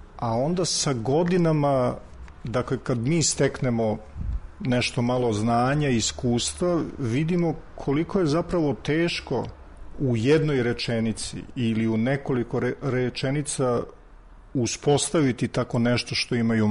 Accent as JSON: {"language": "Serbian", "region": "Belgrade", "country": "Serbia", "tie": "born there", "said": "Ja, inače, iako sam rođen u Beogradu, ja se u stvari više osjećam kao da sam ovde slučajno rođen"}